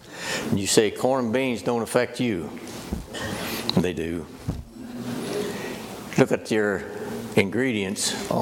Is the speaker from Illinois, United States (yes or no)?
yes; Ridge Farm, Illinois, United States; I come from Ridge Farm, Illinois. And I am a farmer